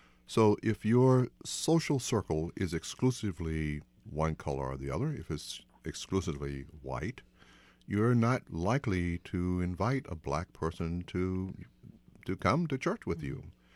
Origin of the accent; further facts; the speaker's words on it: Southern United States, United States; Now, I was born and raised in the South and raised in the African Methodist Episcopal Zion Church, predominantly black denomination.